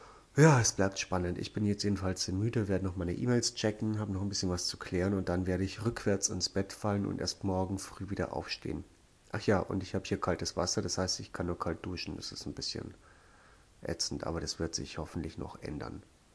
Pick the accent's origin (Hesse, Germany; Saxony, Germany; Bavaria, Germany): Bavaria, Germany; Essenbach; es läuft ein Stück in Essenbach, wo ich herkomme